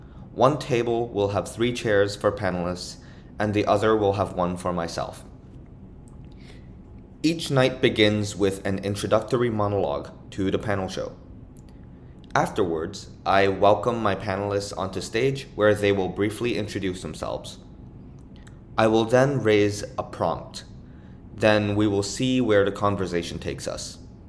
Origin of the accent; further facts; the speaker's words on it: Hong Kong; I am visibly Asian from Hong Kong and in my mid-20s.